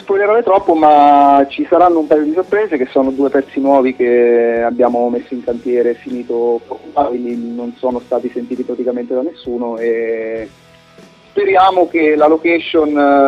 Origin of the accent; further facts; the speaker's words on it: San Benedetto del Tronto, Marche, Italy; siamo di San Benedetto, siamo sostanzialmente un quartetto